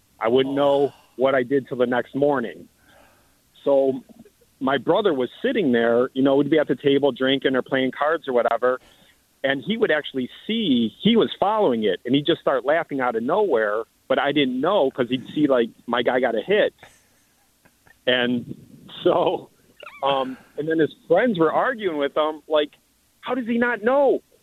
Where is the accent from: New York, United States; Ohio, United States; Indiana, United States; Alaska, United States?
Ohio, United States; Cleveland; basically my brother and I since we're from Cleveland, we've suffered a lot of sports heartbreaks